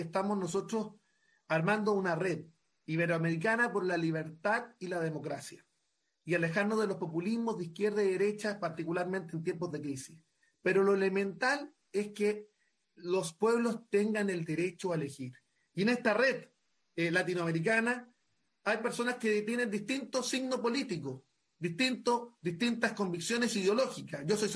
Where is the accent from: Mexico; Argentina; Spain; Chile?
Chile; yo quiero solidarizar como senador chileno